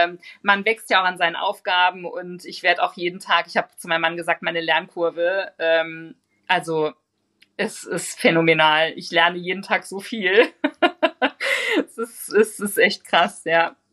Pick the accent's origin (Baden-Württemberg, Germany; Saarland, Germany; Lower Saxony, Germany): Saarland, Germany; ich komme ja aus dem Saarland